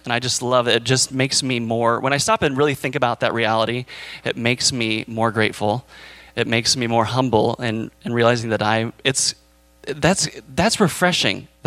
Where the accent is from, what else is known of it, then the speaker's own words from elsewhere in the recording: United States; I think in part, it's because I'm an American